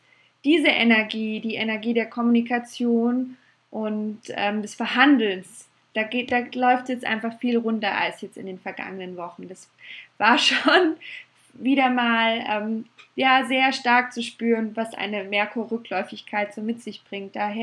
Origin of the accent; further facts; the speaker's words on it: Munich, Bavaria, Germany; ich bin ja eine Münchnerin